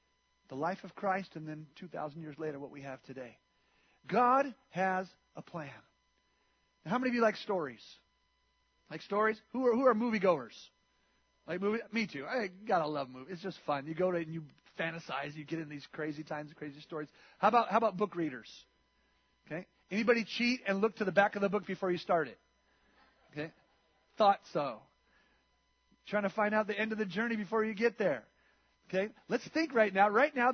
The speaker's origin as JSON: {"language": "English", "town": "Hayward", "region": "California", "country": "United States", "tie": "born or raised there", "said": "I remember seeing it in Hayward. I grew up in Hayward."}